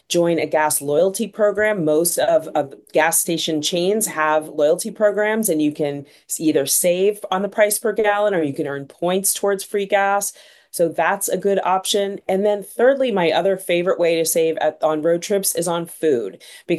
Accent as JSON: {"language": "English", "region": "Massachusetts", "country": "United States", "tie": "born or raised there", "said": "I grew up in Massachusetts, so I can attest to that for sure."}